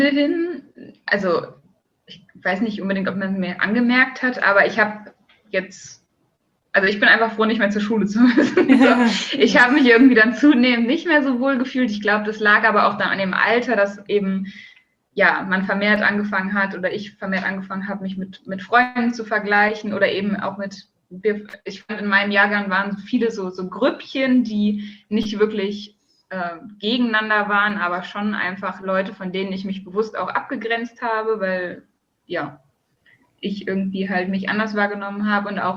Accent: North Rhine-Westphalia, Germany; ich bin auf dem Dorf aufgewachsen, so ungefähr 20, 30 Minuten von Düsseldorf entfernt.

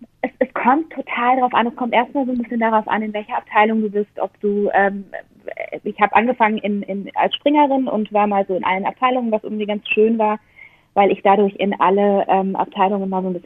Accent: Freiburg, Baden-Württemberg, Germany; Ich komme aus Freiburg

